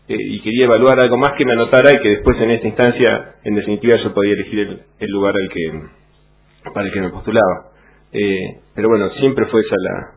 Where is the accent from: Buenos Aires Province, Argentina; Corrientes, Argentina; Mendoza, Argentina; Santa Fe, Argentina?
Buenos Aires Province, Argentina; Olavarría; also born or lived in La Plata; yo soy nacido en La Plata, viví durante mi infancia en Olavarría, en la provincia de Buenos Aires, y después volví a La Plata.